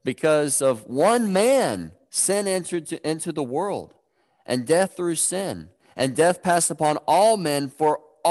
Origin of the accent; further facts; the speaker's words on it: North Carolina, United States; Now, and I grew up in North Carolina, so this is not quite the belt buckle of the Bible Belt. We were pretty close.